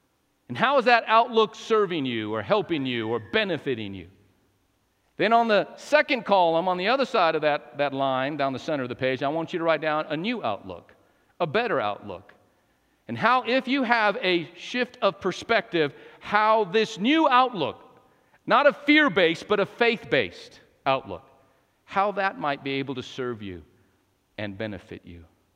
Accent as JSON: {"language": "English", "region": "Texas", "country": "United States", "said": "They said, you must be from Texas. I said, how'd you know? The you all must have given it away."}